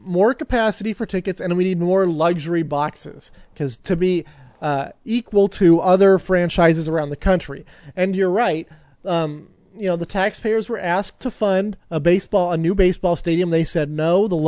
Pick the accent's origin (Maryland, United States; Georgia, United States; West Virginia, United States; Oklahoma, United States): Oklahoma, United States; Oklahoma City; We're from Oklahoma City.